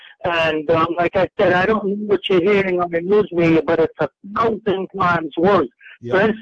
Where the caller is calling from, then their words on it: New Jersey, United States; I'm calling from New Jersey.